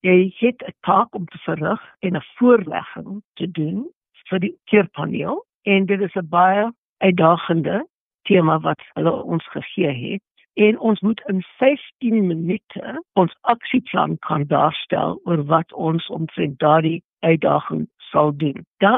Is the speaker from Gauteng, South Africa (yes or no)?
yes; Johannesburg, Gauteng, South Africa; also born or lived in Heilbron; Ek is eintlik in Heilbron gebore en ek is in Johannesburg grootgemaak. Ek was in Johannesburg op skool. Ek was in Johannesburg op universiteit.